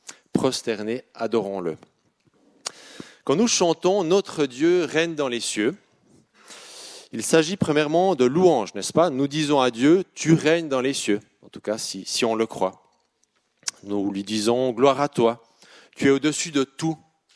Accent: La Chaux-de-Fonds, Neuchâtel, Switzerland; Alors moi je viens de la Chaux-de-Fonds, hein. Cité horlogère, on arrive 5 minutes avant, sinon on est en retard.

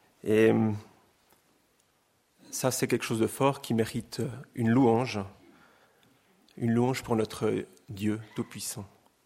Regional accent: Vaud, Switzerland; now in Geneva, Switzerland; Alors, je suis vaudois.

